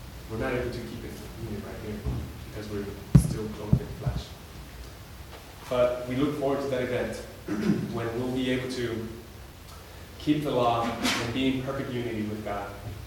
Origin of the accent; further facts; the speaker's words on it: California, United States; growing up in California, I was Dodgers and Clippers and Kings.